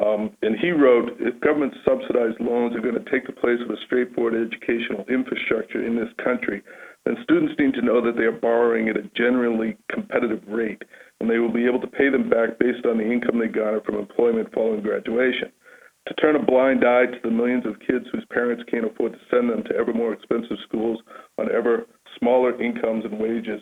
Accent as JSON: {"language": "English", "town": "Nashua", "region": "New Hampshire", "country": "United States", "tie": "born or raised there", "said": "I'm a New Hampshire native, born and brought up in Nashua, New Hampshire."}